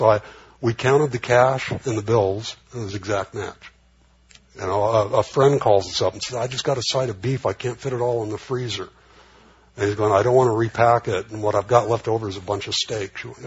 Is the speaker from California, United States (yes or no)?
yes; California, United States; I grew up on World War II movies, you know, at the Garmar Theater on Whittier Boulevard.